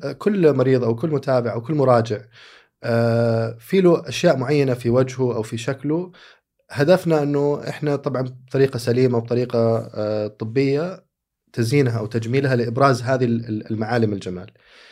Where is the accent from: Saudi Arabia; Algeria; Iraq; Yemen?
Saudi Arabia; عندنا كسعوديين على الأقل